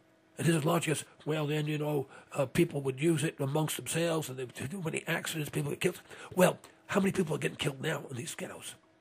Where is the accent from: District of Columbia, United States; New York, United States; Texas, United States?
New York, United States; New York City; I come from Harlem, you know, so this is my old area.